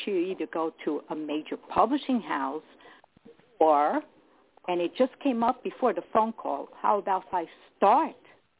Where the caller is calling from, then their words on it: New Jersey, United States; New Jersey.